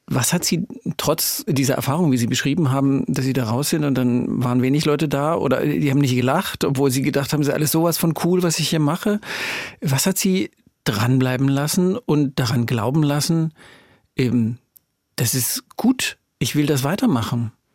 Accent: Dresden, Saxony, Germany; sage ich als Dresdner.

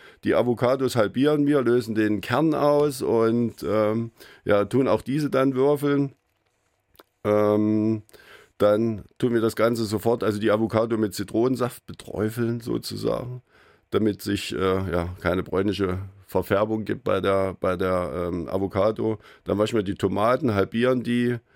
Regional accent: Erfurt, Thuringia, Germany; weil das ist meine Heimat, ich komme hier nicht weg, ich liebe diese Stadt

